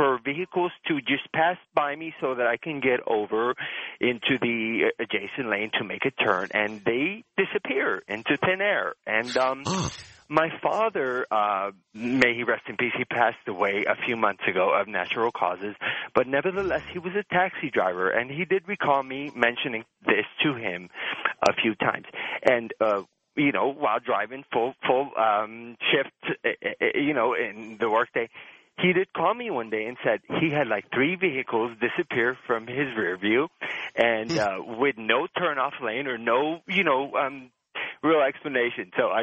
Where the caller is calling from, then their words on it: California, United States; I'm calling from California